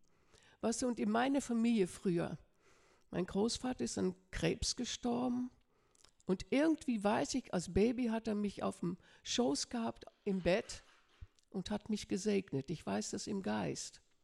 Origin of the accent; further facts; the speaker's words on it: Netherlands; Ich bin Holländerin, gell?